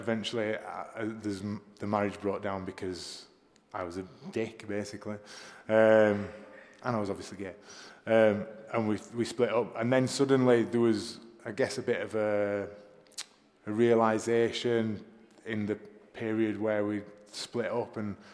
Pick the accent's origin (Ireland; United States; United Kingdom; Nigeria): United Kingdom; England; now in London, United Kingdom; I grew up in the north of England. I know you probably can't tell from my accent.